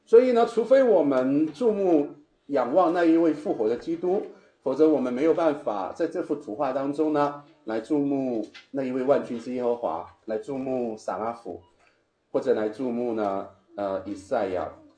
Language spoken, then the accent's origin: Chinese; China; 我们中国人也是这么说的，心，我们中国人是说心被什么猪油给蒙了心，对吧？